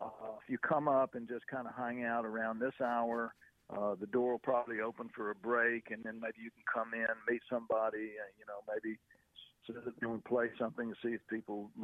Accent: the South, United States; Growing up in the South

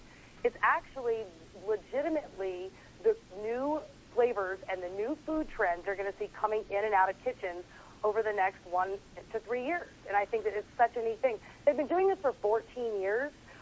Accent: Tennessee, United States; now in New York, United States; I'm from Tennessee. I moved to New York. My kitchen is so tiny, it's the size of most people's bathrooms.

